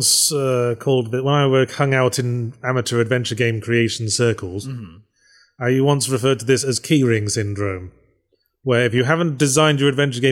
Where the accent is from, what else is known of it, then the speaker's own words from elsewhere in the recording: United Kingdom; Yes, I was a big fan of Red Dwarf growing up, because I'm British and it's the law.